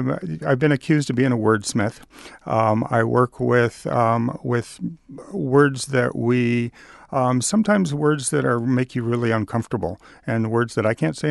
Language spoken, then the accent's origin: English; Portland, Oregon, United States; I'm originally from Portland.